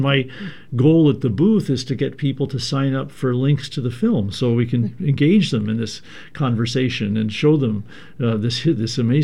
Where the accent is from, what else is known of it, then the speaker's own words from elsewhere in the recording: Portland, Oregon, United States; that growing up in Portland myself, I lived in the northeast neighborhood.